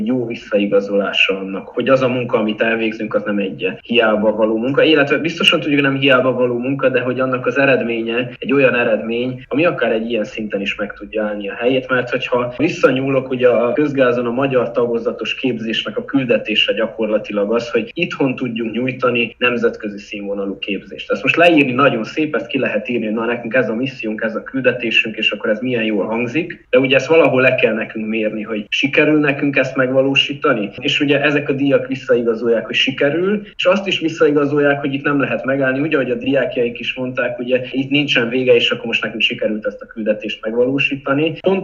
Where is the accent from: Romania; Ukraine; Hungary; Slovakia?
Romania; Cluj-Napoca, Cluj County; innen különösen jó volt kolozsváriként részt venni